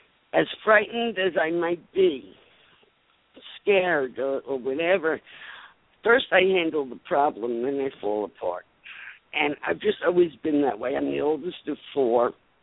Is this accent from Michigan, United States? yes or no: no; Bronx, New York, United States; And I come from a project in the Bronx. So it wasn't a matter of courage growing up in the South Bronx.